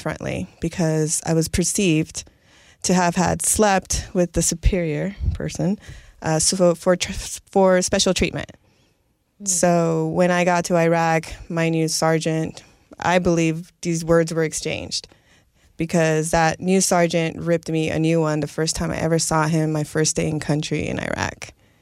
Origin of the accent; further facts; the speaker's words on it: New York, United States; born there; I was born in New York, so 9/11 really solidified my decision to join early on as a kid.